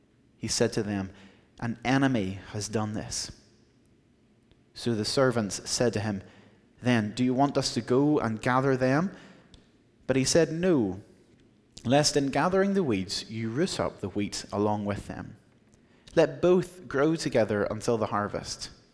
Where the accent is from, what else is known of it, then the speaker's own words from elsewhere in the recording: Ireland; I am here from Ireland.